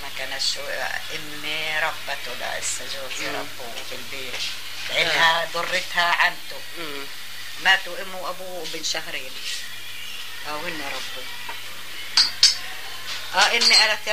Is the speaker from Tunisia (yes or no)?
no; Palestine; moved away; انا لما اجيت هون على المخيم وحتى لما طلعت من فلسطين